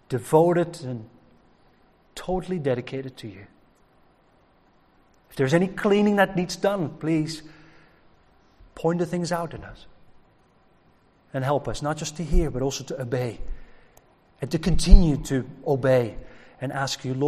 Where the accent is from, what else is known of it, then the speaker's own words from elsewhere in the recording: Scotland, United Kingdom; there's some language in there that will feel slightly uncomfortable, both being Western, but also maybe as Scottish people.